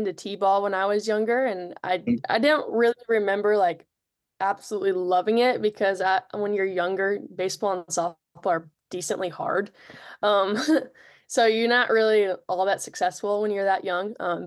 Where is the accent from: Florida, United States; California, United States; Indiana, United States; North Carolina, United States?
Indiana, United States; Bremen; I am from Bremen, Indiana. It's like a small town, 30 minutes south of South Bend. Really, really small town.